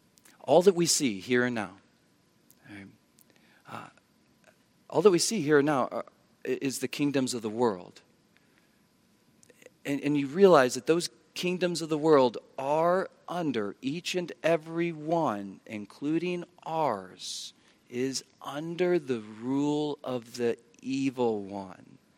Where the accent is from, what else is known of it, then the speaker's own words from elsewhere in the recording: United States; Hey, and it's true. I am an American.